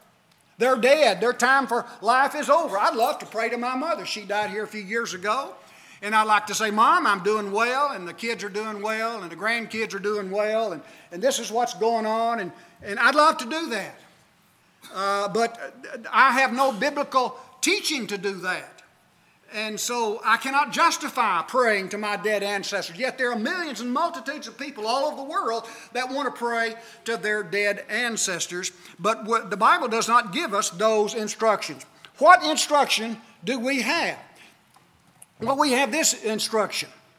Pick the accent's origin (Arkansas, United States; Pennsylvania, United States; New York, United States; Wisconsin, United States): Arkansas, United States; Shirley; Now, I grew up in Churches of Christ, and I was a little boy in the Church of Christ in Shirley, Arkansas.